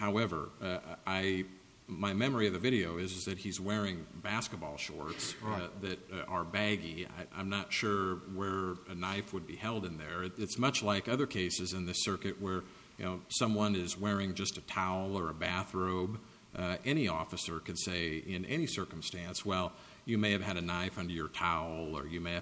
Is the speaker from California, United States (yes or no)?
no; Omaha, Nebraska, United States; I'm from Omaha, Nebraska.